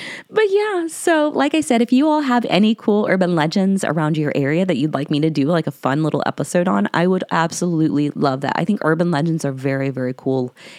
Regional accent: Ohio, United States; I know where I grew up in Northwest Ohio, there are some legends of some cannibal caravans of people who had come through.

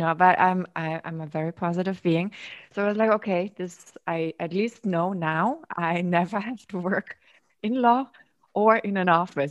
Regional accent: Germany; so I grew up in Germany

